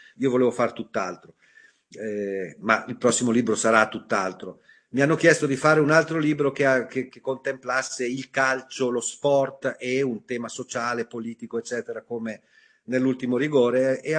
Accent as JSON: {"language": "Italian", "town": "Nembro", "region": "Lombardy", "country": "Italy", "tie": "born or raised there", "said": "il mio paese, che si chiama Nembro, è stato tra i più colpiti dal coronavirus."}